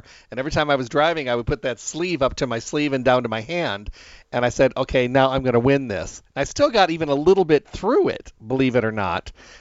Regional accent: Midwest, United States; we were lifeguards growing up in the Midwest

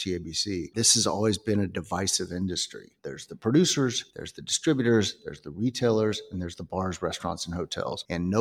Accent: Houston, Texas, United States; I did too. I went to Spring Branch Junior High down there.

